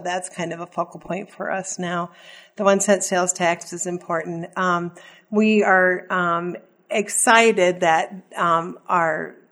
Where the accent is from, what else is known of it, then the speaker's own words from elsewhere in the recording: Clinton, United States; I was born in Clinton, and so I went through the Clinton schools. My children also went to the Clinton schools